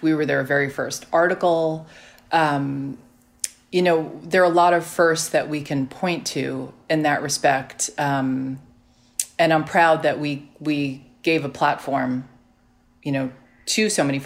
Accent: Staten Island, New York, United States; I grew up on Staten Island.

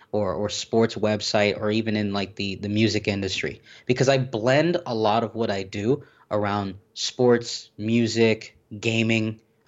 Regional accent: Miami, Florida, United States; Born and raised in Miami.

